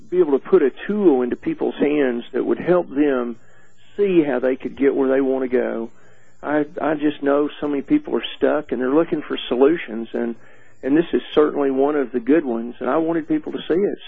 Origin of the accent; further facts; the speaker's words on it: Orange, Texas, United States; I grew up down in Orange, Texas. My family were professional people there, and then we had a ranch out in West Texas that's still in our family, and... So I'm fourth-generation Texas ranching family, and here forever, you know.